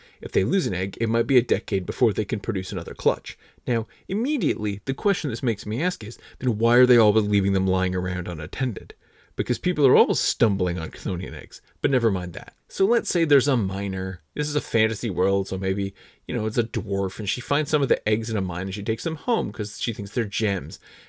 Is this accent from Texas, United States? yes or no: no; California, United States; As many of you know, I grew up in California, and that means I've been in some earthquakes